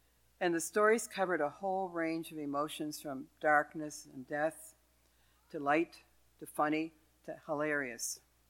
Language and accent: English; Beaverbrook, Nova Scotia, Canada; I grew up in Nova Scotia, in a community called Beaverbrook, which you probably never heard of. It's on the south side of Truro.